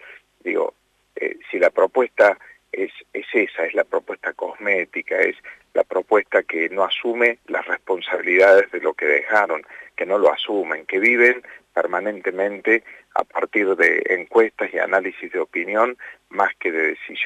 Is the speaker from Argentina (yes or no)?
yes; Córdoba, Argentina; yo me siento cordobés hasta la médula.